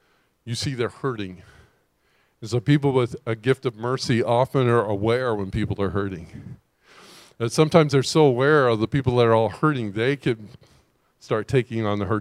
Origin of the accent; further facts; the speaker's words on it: California, United States; now in Hawaii, United States; I grew up in California, which is expensive. And then I moved to Hawaii